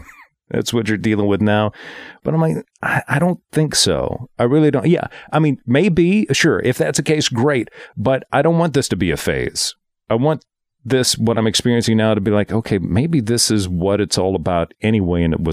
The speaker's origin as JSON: {"language": "English", "town": "Graffenburg", "region": "Kentucky", "country": "United States", "tie": "born or raised there", "said": "It's from my shade tree mechanic experiences growing up in Graffenburg. Thank you much. Kentucky, tiny little backwoods community where if we had a car, it was one of five in the yard that we worked on repeatedly from spare parts from the others."}